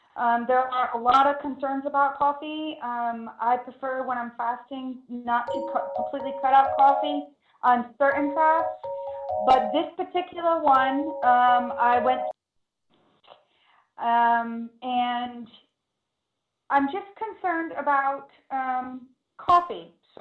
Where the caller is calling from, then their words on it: Florida, United States; I am calling from Florida as well.